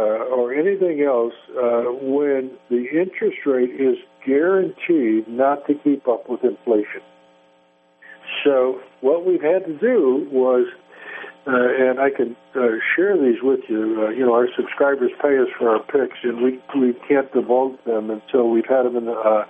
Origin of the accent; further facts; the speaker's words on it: Chicago, Illinois, United States; I've got a real axe to grind because I grew up in Chicago, and I see what's happening in Michigan, and I see what's happening in Illinois.